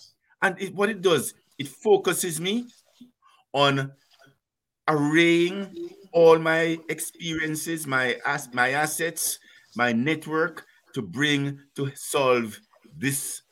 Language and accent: English; Jamaica; I'm a civil engineer, and when I first started, I was on scholarship from Jamaica, and then so I had to come back to Jamaica for 2 years